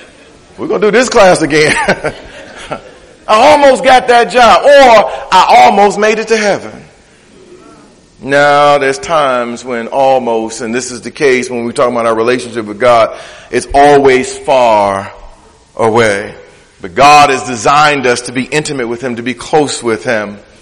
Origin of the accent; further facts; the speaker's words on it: Detroit, Michigan, United States; I was growing up in Detroit. We had corner stores on every corner.